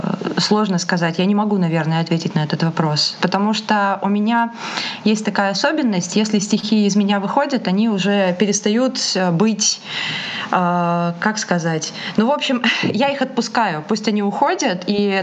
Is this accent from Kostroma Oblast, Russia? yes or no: yes; Kostroma, Kostroma Oblast, Russia; born there; now in Saint Petersburg, Russia; это уже все знают. Я живу на два города. Родилась я в Костроме, а живу большую часть года в Петербурге, потому что я сюда переехала за мечтой, за консерваторией.